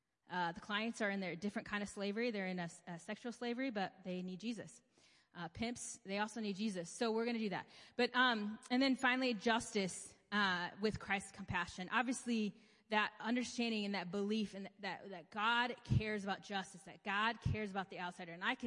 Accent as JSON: {"language": "English", "town": "Chicago", "region": "Illinois", "country": "United States", "said": "okay, so I'm from Chicago. There you go. So anyway, I'm from the suburbs, but yeah, it's from that area."}